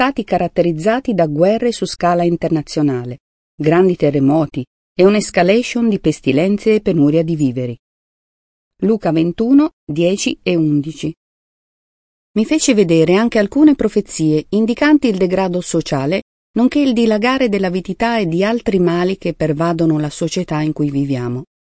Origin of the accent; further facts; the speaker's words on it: Richterswil, Zurich, Switzerland; Da bambina ero affascinata dalla natura. Sono cresciuta a Richterswil, un luogo incantevole sulla riva del lago di Zurigo.